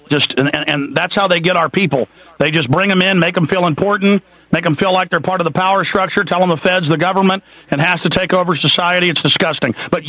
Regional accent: Dallas, Texas, United States; I grew up in Dallas.

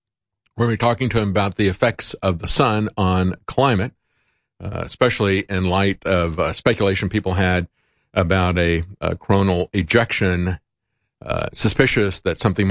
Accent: Florida, United States; I grew up in Florida, so I know about hurricane season.

